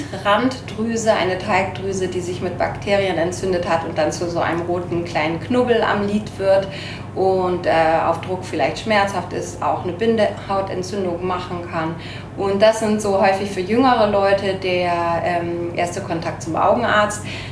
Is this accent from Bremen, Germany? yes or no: yes; Bremen, Germany; born there; also born or lived in Munich; Ich komme ursprünglich gebürtig aus Bremen und habe in München an der Technischen Universität Albrechts der Isar meine Ausbildung gemacht.